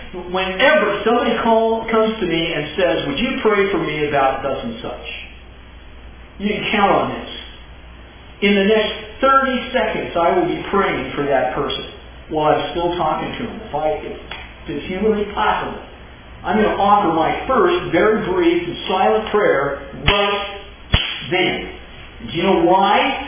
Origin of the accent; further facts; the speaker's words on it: Washington, United States; I'm from Washington. I don't do anything.